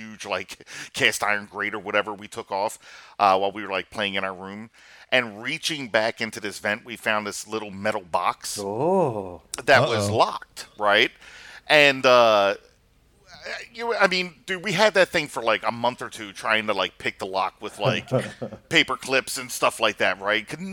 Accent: Baltimore, Maryland, United States; we grew up in Pigtown, which is in Baltimore, Maryland

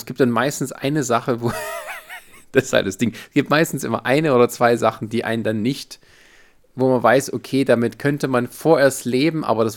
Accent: Baden-Württemberg, Germany; weil ich komme aus dem Westen, also ich habe zwar Familie, die kommt aus Leipzig zum Teil, aber also der Hauptteil ist halt im Westen, in der Nähe von Stuttgart.

